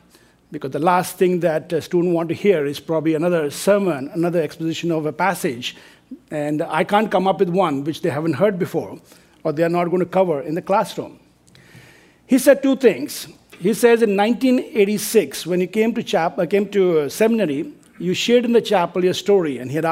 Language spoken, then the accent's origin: English; Darjeeling, West Bengal, India; born there; my dad was in the army, so we traveled all over India. In fact, I was born in the east part of India, in Darjeeling.